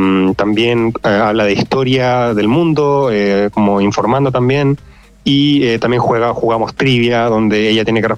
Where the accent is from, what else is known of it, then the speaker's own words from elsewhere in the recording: Chile; Como chilenos, yo creo que siempre tenemos una identidad súper marcada.